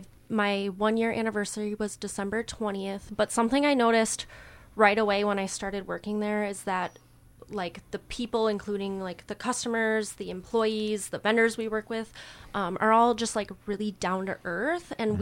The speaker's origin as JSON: {"language": "English", "town": "Stevens Point", "region": "Wisconsin", "country": "United States", "said": "So I'm from Central Wisconsin, Stevens Point, Wisconsin. I went to college at the University of Wisconsin, Stevens Point."}